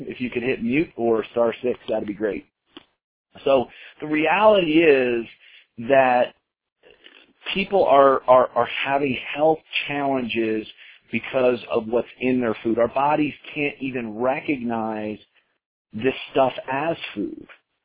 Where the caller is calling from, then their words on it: Colorado, United States; I'm calling in from Colorado tonight.